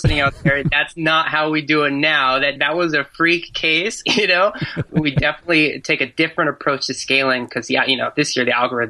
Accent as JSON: {"language": "English", "town": "Monterey", "region": "California", "country": "United States", "tie": "born or raised there", "lives_now": "New York City, United States", "said": "I got one friend that loves to call me … But I grew up in Monterey, California, graduated from San Jose State in 2010."}